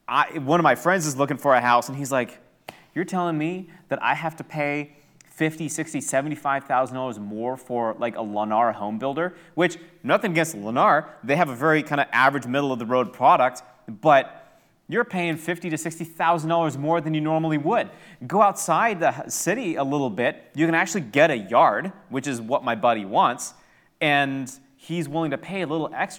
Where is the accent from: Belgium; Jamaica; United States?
United States; Michigan; I love the Midwest. I'm born and raised in Michigan